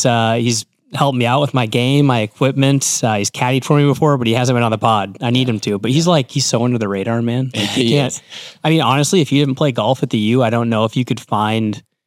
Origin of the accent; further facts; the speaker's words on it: Cabot, Arkansas, United States; also born or lived in Little Rock; So I was born in Little Rock, and then we lived in Cabot.